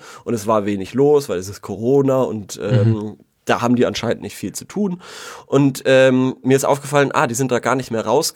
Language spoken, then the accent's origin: German; Würzburg, Bavaria, Germany; Weil als Würzburger mit beschissenem Auto wird mal so ungefähr alle 4 Wochen kontrolliert von der Polizei.